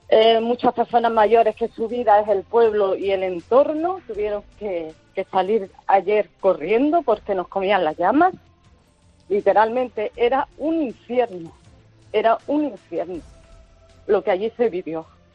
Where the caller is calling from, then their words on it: Genalguacil, Andalusia, Spain; Yo estoy en Estepona, pero soy de Generalguacil.